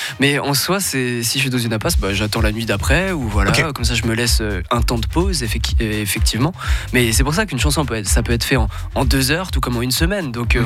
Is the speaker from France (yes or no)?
no; Romandy, Switzerland; Non, Suisse romand, c'est bien.